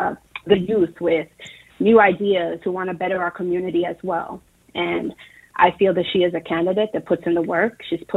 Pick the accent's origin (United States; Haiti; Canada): United States; Bronx, New York; to someone like me, a Latina born and raised in the Bronx, that's really inspiring to see